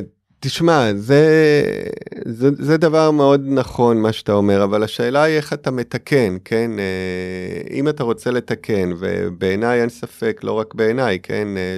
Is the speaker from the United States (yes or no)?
yes; United States; לא, אני יהודי ואז אני אמריקאי.